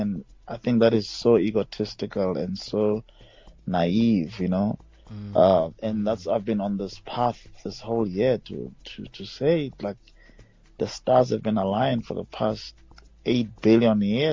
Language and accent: English; Pretoria, Gauteng, South Africa; I'm from Pretoria.